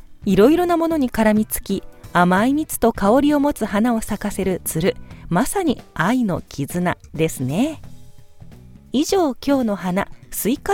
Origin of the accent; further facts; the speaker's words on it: Gunma, Japan; 私のふるさと群馬県のね